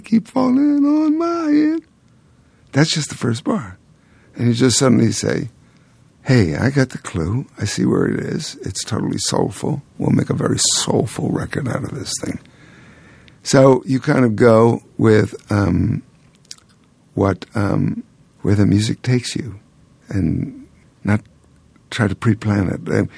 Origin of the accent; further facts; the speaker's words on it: New York City, New York, United States; When I was a young boy, 12 years old, growing up in New York City, I could ride the subway by myself and never ever be afraid.